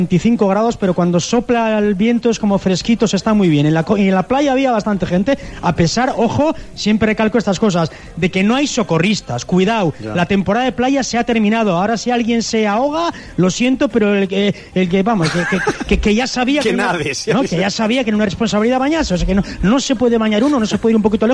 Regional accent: Galicia, Spain; somos gallegos, aquí ya.

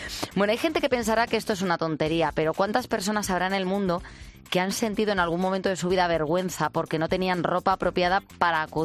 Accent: Madrid, Community of Madrid, Spain; nosotros que somos de Madrid

